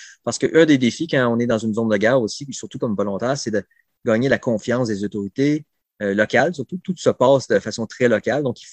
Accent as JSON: {"language": "French", "country": "Canada", "said": "j'ai pu leur expliquer que j'étais du Canada, j'avais un passeport."}